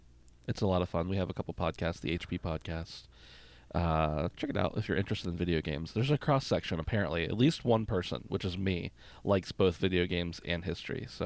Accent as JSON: {"language": "English", "region": "Pennsylvania", "country": "United States", "tie": "born or raised there", "also_born_or_lived": "Florida", "said": "we kind of grew up in more like conservative religious families. And I remember we moved from Florida to Pennsylvania at one point, and at my new church, I went in, I was, you know, like 9 years old"}